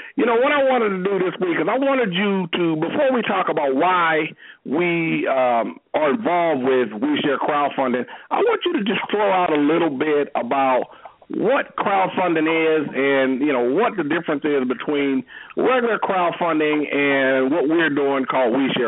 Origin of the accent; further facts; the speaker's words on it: Hope Mills, North Carolina, United States; I'm from Hope Mills, North Carolina.